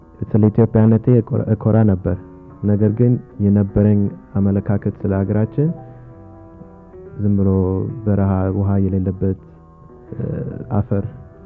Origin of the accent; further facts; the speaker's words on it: Dallas, Texas, United States; born there; Amharic is a second language; እንግዲህ በትውልዴ እዛ ዳላስ ቴክሳስ ነው የተወለድኩት።